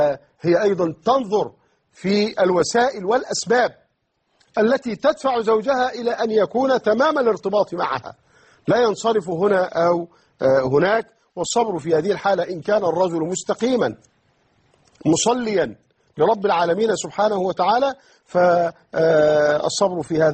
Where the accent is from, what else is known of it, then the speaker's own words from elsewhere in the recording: Egypt; عندنا في مصر الآن